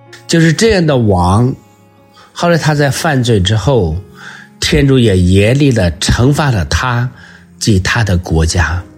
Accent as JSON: {"language": "Chinese", "country": "China", "said": "其实就是我们中国人说的敬天爱人"}